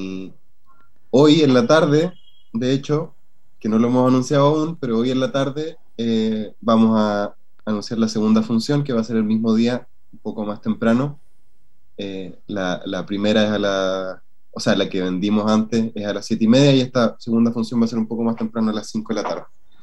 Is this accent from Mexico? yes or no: no; Chile; now in Santiago, Chile; yo soy de los Andes, vivo en Santiago